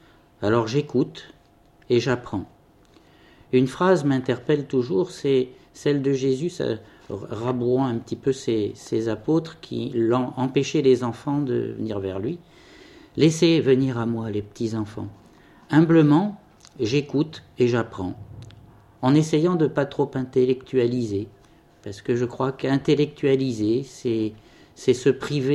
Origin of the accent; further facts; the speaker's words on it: Nouméa, South Province, New Caledonia; born there; Alors, je suis né à Nouméa, je suis marié et retraité.